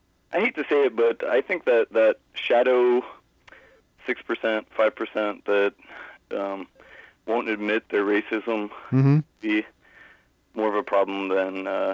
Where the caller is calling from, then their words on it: Columbus, Ohio, United States; Columbus, Ohio. Swing State.